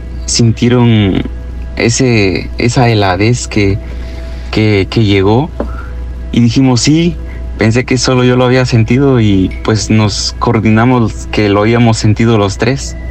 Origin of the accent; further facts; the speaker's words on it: San Antonio, Guatemala; Yo soy originario de Guatemala, de un pueblo llamado San Antonio. Mi pueblo tiene otra aldea que está así cercana, como a una media hora